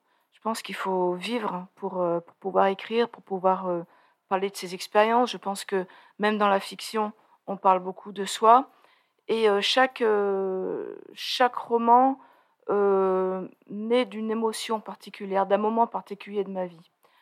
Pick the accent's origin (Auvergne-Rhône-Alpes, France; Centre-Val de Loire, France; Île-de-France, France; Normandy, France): Auvergne-Rhône-Alpes, France; Voiron; Je suis en Chartreuse, oh, ça fait une vingtaine d'années. Mais avant, j'étais pas bien loin. Moi, je suis natif de Voiron.